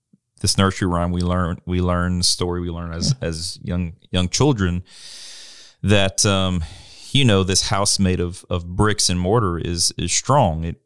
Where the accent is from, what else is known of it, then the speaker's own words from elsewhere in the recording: Louisiana, United States; Except Louisiana, my home state.